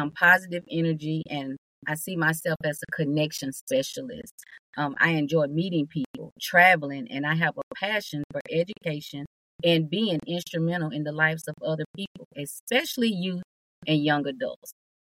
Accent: Tennessee, United States; also born or lived in Oklahoma; Well, I was born in Oklahoma, but grew up in Tennessee.

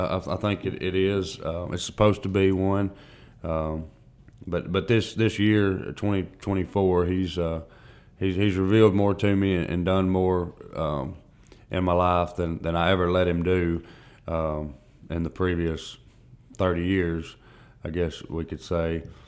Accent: Adamsville, Tennessee, United States; I was born and raised in Adamsville. Did most of my running over there. Been in Pickwick about the last 10 years, I guess.

